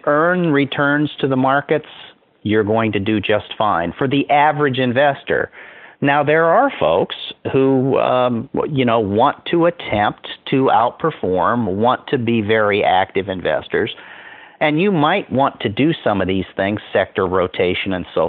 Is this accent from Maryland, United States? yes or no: no; Omaha, Nebraska, United States; I grew up in Omaha, Nebraska. I grew up in the shadow of Berkshire Hathaway and Mr. Buffett.